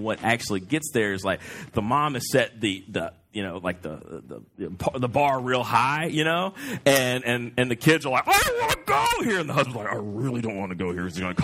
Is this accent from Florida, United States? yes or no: yes; Florida, United States; we think it's cold because we're from Florida and our blood is very thin.